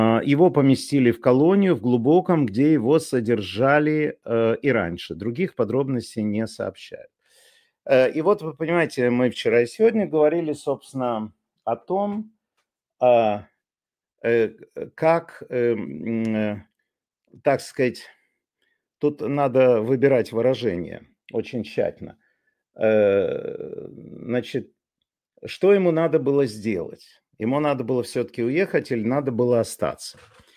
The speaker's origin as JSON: {"language": "Russian", "country": "Belarus", "said": "Вот я белорус, меня выпихивают из страны."}